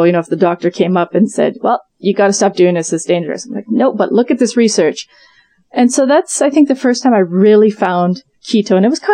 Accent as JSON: {"language": "English", "country": "Canada", "lives_now": "Japan", "said": "There were some things that happened that it made me have to go back to Canada. And when I was back in Canada"}